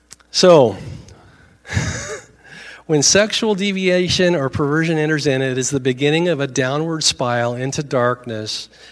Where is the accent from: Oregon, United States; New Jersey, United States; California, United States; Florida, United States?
Oregon, United States; I'm from Oregon, so I often read it because I like going on what's going on in my home state.